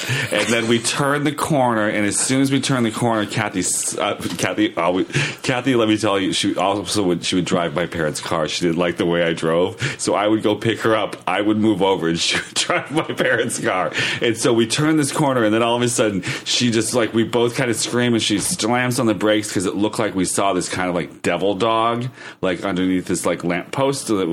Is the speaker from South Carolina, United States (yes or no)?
no; Erie, Pennsylvania, United States; we grew up in Erie, Pennsylvania. There was nothing to do.